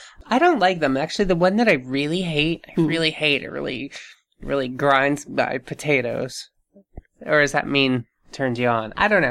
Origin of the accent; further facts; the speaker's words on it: Southern United States, United States; Because I grew up in the South. I was forced to play sports.